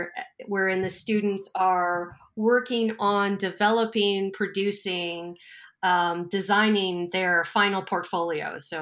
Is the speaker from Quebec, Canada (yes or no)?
yes; Quebec, Canada; I'm from Quebec.